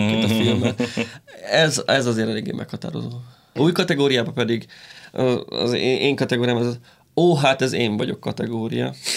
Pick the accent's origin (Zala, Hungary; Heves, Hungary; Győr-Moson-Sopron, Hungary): Zala, Hungary; Zalaegerszeg; ugye Zalaegerszegen nőttem föl